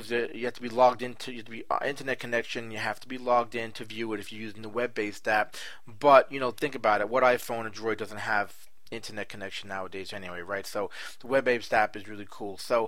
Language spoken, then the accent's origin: English; New York, United States; You know, I'm from New York area